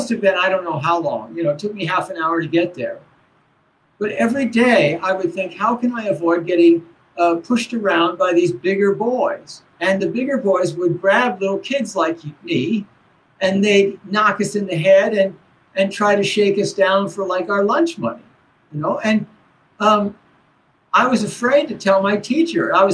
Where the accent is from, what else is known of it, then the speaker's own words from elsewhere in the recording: Baltimore, Maryland, United States; And when I was growing up in Baltimore, you know, there was a lot of violence.